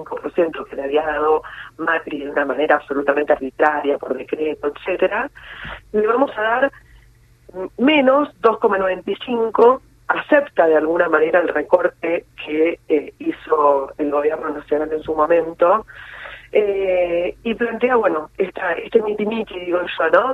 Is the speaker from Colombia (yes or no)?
no; Buenos Aires, Argentina; a mí como porteña la verdad es que me preocupa